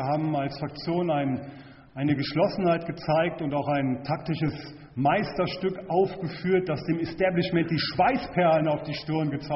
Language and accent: German; Lünen, North Rhine-Westphalia, Germany; born there; ich bin ja in Westfalen geboren, in Lünen, bei Dortmund. Dort ja, habe ich nur 3 Jahre meines Lebens verbracht.